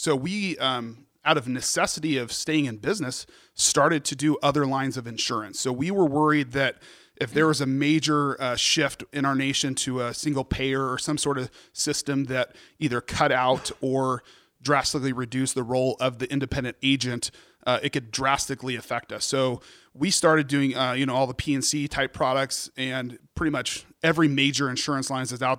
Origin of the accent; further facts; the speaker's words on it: Oregon, United States; growing up in Oregon, I was always an Oregon Duck fan, so it was a no-brainer, especially that it was close to home.